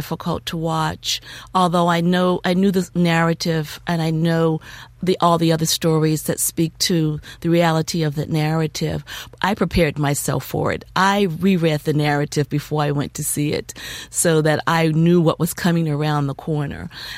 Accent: the South, United States; I am from the South myself. I grew up with the stories of slavery

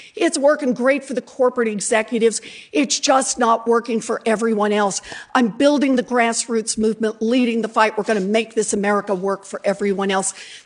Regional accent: Oklahoma, United States; So I was born and raised in Oklahoma.

